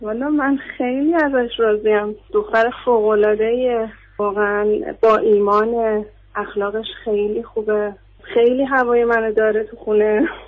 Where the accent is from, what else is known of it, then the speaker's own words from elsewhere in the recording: Shahriar, Tehran Province, Iran; از استان تهران، شهر شهریار.